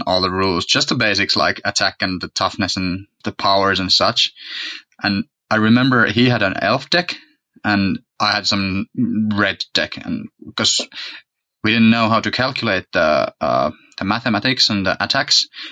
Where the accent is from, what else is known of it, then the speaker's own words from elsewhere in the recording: Finland; English is a second language; Yeah, yeah. 30 years, just like 1 month ago.